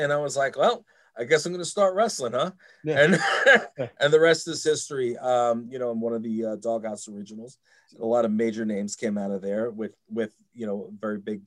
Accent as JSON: {"language": "English", "town": "Uniondale", "region": "New York", "country": "United States", "tie": "born or raised there", "said": "because I grew up in Uniondale, New York. I was one of the only white kids."}